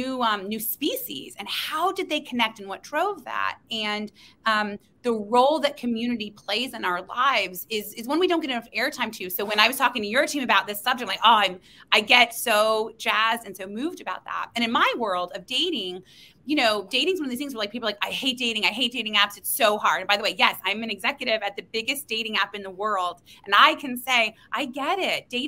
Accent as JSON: {"language": "English", "region": "Indiana", "country": "United States", "said": "I'm from Indiana. I'm a Hoosier."}